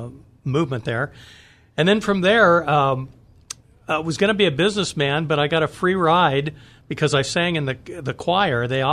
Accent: Riverside, California, United States; Sure. I grew up in Riverside, so I'm a Southern California boy.

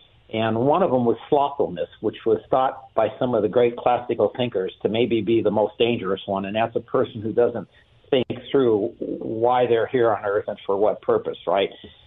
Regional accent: California, United States; Well, I born and raised in Southern Cal.

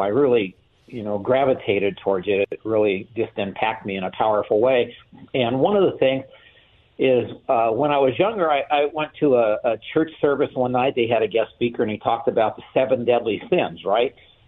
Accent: California, United States; Well, I born and raised in Southern Cal.

